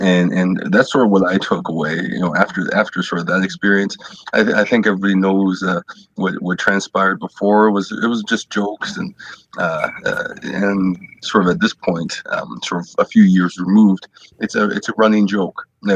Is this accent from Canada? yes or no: yes; Canada; I was also told that being a Canadian running back meant that they would have to make roster adjustments